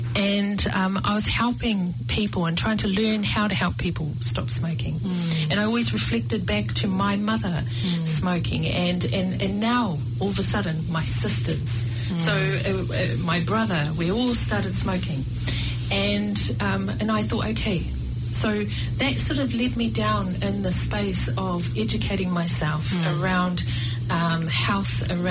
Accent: Hokianga, Northland, New Zealand; So I come from the Hokianga, far north

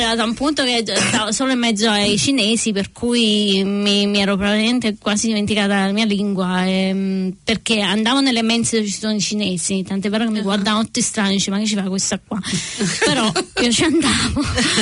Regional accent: Naples, Campania, Italy; moved away as an adult; now in London, United Kingdom; sono nata e cresciuta a Napoli. Adoro la mia città tuttora.

